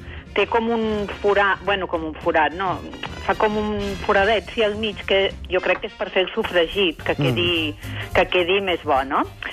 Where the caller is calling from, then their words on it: Pals, Catalonia, Spain; jo, mireu, sóc de Pals, encara que visc a Barcelona.